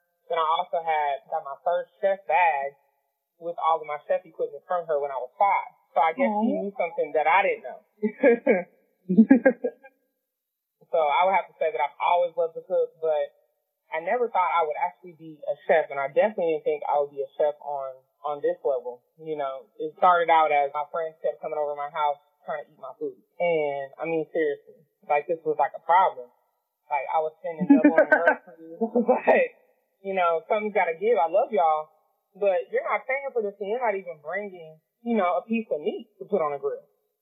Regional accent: Oakland, California, United States; But we grew up in Oakland, California.

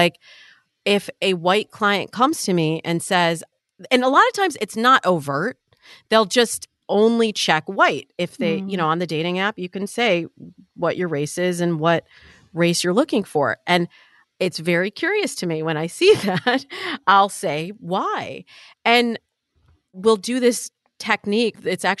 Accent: United States; I really feel like my life is enhanced as an American

